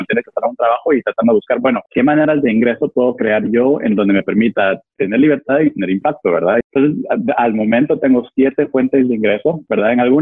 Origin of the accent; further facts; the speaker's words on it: Guatemala; moved away as an adult; now in United States; yo soy originalmente de Guatemala, vine a vivir a Estados Unidos aquí cuando vine a la universidad